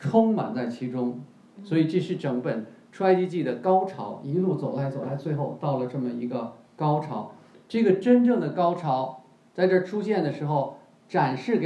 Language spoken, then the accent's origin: Chinese; Beijing, China; 我是个北京人